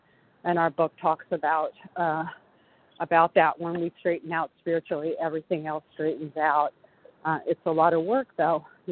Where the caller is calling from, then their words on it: California, United States; I am in California.